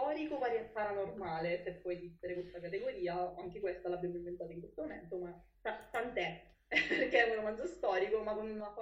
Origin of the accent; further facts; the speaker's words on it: Sicily, Italy; perché io da siciliano non l'avevo fatto.